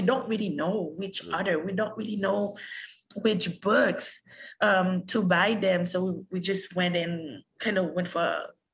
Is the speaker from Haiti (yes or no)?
yes; Haiti; also born or lived in Canada; I was raised in Haiti and in Canada. Mm-hmm. So I love both cultures.